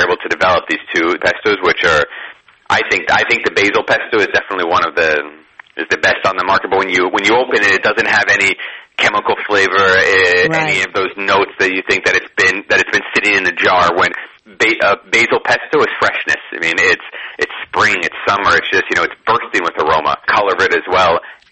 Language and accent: English; New York, United States; now in Barcelona, Spain; Yes, I'm from New York, but I've lived in Barcelona for the last 15 years.